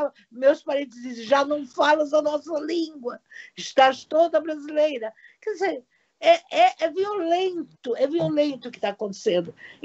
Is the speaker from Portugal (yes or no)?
yes; Portugal; E quando eu vejo, eu sou portuguesa